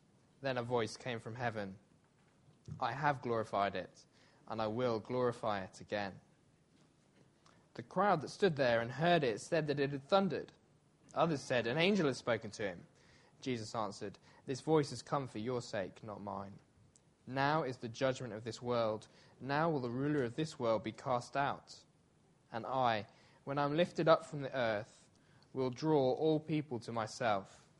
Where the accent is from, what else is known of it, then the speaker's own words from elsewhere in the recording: England, United Kingdom; sitting here in, as an English person, really, really wishing that the theme of this talk was not rugby